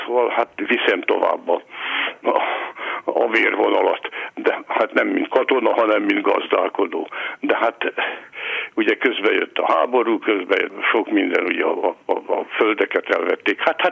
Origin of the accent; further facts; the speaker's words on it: Baranya, Hungary; mitán én falusi gyerek vagyok, bár hát ma már azt mondják, ugye, hogy az a helyiség, ahol én születtem Baranyos helyében, az ma már város, akkor még község volt, úgy mondhatnám, hogy az Ormánság fővárosa, de hát végig csak egy nagy község volt. Én ott születtem